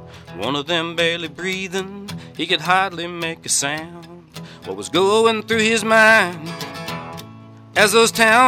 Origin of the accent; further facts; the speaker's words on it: Busby, Kansas, United States; Well, I grew up over in Elk County, about 8 miles out north of Longton, Kansas. It's on Highway 160. I grew up in a little place called Busby, and on a cattle ranch.